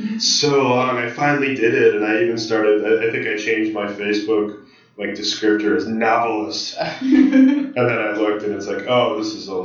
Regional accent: Midwest, United States; also born or lived in Illinois / Missouri / Ohio; it's so easy when I'm from the Midwest and I know what that's like, and I've lived in Illinois and Missouri and Ohio my whole life.

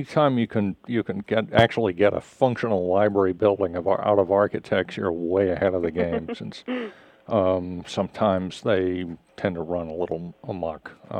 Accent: Massachusetts, United States; The one in my hometown in Massachusetts lasted until about 8 years ago.

